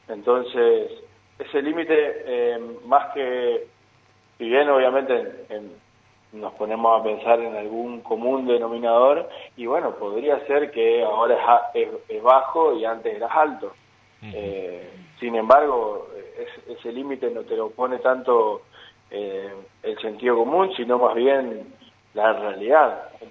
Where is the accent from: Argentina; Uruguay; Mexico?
Argentina; creo que tenemos que sacarnos como argentinos esa búsqueda, ¿no es cierto?